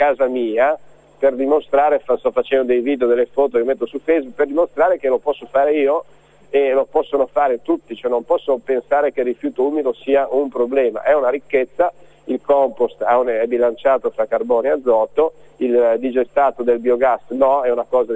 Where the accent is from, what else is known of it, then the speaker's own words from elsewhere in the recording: Liguria, Italy; io provengo dalla Liguria, la Liguria è la regione dove il costo pro capite è più elevato d'Italia